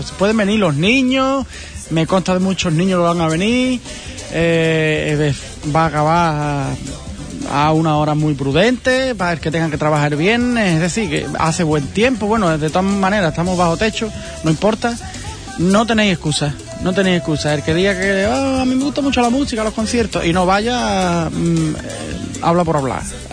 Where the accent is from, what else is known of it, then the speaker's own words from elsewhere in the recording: Castillejo, Spain; yo soy de Castillejo, que estamos a 20 o 30 kilómetros de Portugal y tenemos muchas palabras del portugués